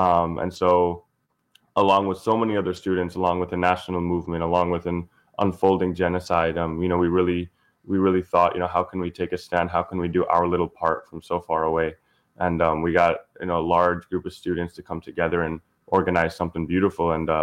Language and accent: English; Milwaukee, Wisconsin, United States; Yeah, I'm here, you know, born and raised here in Milwaukee, Wisconsin. I'm Palestinian American.